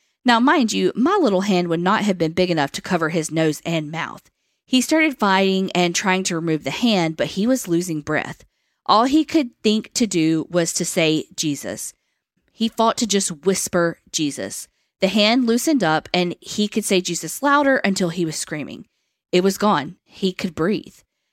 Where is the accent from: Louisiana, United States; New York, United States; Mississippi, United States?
Louisiana, United States; now in Houston, United States; I'm from North Louisiana, currently live in Houston, so you guys really make me feel like I'm listening to some old friends from home telling stories.